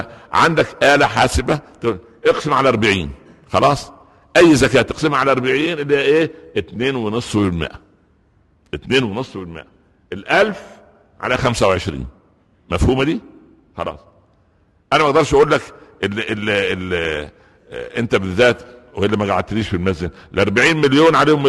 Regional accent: Upper Egypt, Egypt; هو انا مثل المصري عندنا في الصعيد يقول ايه؟

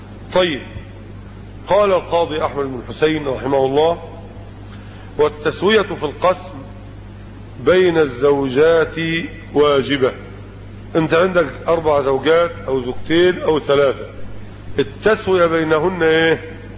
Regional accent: Egypt; فإن النسوة عندنا في مصر بل وفي غير مصر لا تحل إشكالهن إلا بالتعدد

